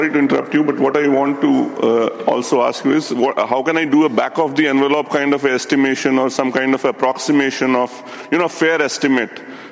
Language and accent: English; India; English is a second language; I'm from India.